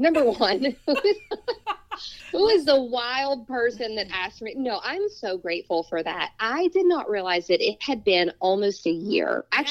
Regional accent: West Virginia, United States; you know, I'm from Appalachia, Southern West Virginia.

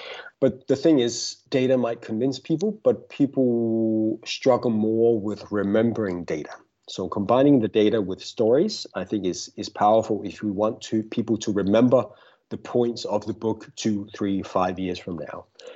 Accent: Denmark; first language Danish; English is a second language; It's a really good exercise for me, where Danish is my first language and English is my second.

